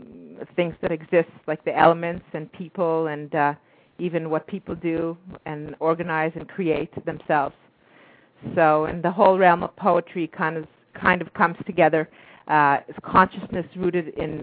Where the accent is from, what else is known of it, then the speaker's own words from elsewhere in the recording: Montreal, Quebec, Canada; I'm a poet from Montreal, Canada.